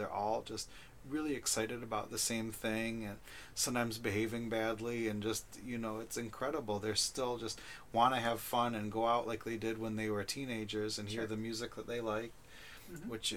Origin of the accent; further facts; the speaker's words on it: Ann Arbor, Michigan, United States; growing up in Ann Arbor with hippie parents was way different than growing up in some place like Wyandotte with normal parents, you know.